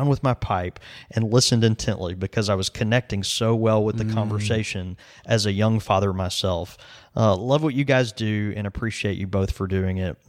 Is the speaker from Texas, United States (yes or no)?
no; Montevallo, Alabama, United States; Dr. Sledge taught biology at the university in my hometown of Montevallo, Alabama.